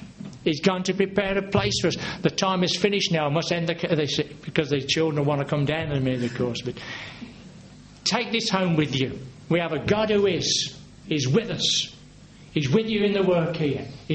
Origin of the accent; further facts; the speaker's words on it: England, United Kingdom; We're English. We're English.